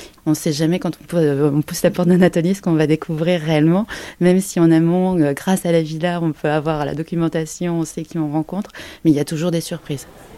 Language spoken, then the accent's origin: French; France; je suis une Française qui parle du Japon sans jamais avoir bougé.